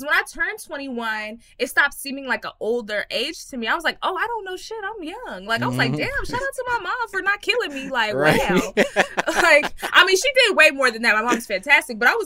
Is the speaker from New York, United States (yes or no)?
no; Texas, United States; I'm from Texas.